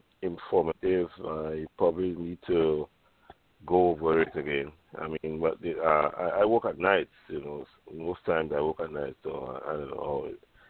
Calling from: New York City, New York, United States; I am calling from New York City.

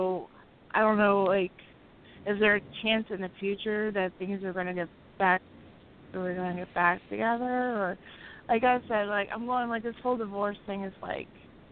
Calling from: Baltimore, Maryland, United States; I'm calling from Baltimore, Maryland.

